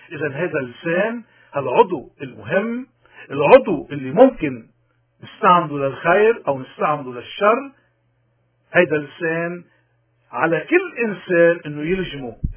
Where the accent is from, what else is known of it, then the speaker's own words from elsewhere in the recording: Lebanon; نحن كلبنانيين شو مشكلتنا مع رجال الدين تحديدا ومع السياسيين عموما؟